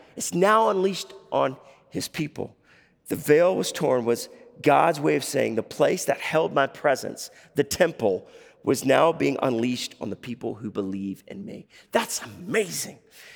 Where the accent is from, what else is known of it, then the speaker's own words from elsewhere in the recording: Alabama, United States; All right, I can say that because I'm from Alabama, all right?